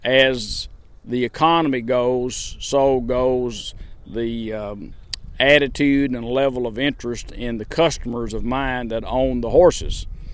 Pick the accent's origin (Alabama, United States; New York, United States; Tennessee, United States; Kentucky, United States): Kentucky, United States; Danville; from Danville, Kentucky.